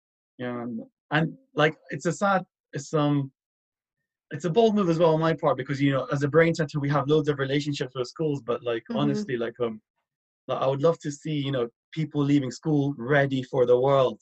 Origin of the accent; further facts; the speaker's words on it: Dubai, United Arab Emirates; first language English; stood out growing up in Dubai with ASD was that when I was younger, I didn't get by, well, but I got by like kind of okay, because let's just say English was my first language